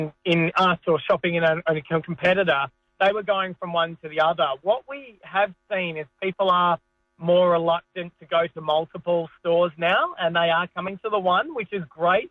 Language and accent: English; Australia; I would be honoured to do that and show the Australian people that we are really Australian.